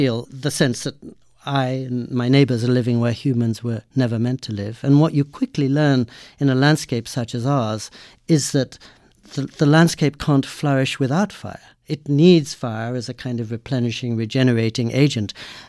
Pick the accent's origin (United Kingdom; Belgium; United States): United Kingdom; England; I grew up in Anglican schools. So for 15 years in England, I had chapel every morning, chapel every evening.